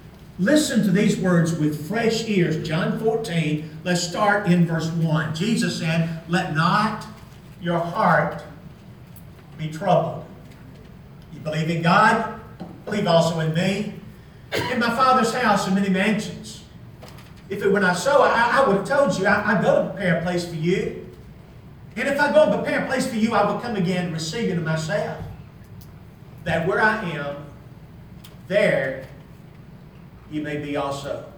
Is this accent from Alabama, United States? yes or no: yes; Alabama, United States; I grew up in Alabama, but Alabama's not home, and Tennessee's not home